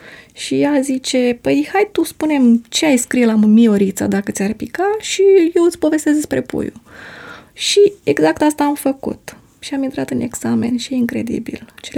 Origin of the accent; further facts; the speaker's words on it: Moldova; accent: Moldovan; Vorbesc moldovenește fără niciun pic de accent român.